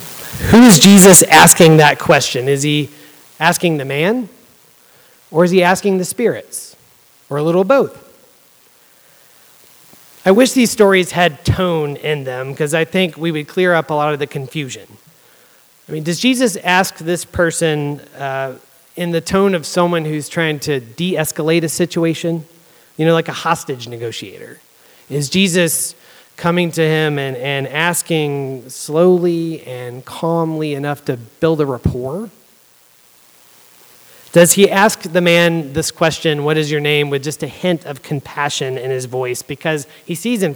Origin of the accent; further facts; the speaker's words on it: Georgia, United States; I grew up in Georgia in a town that competed for the title of Belt Buckle of the Bible Belt.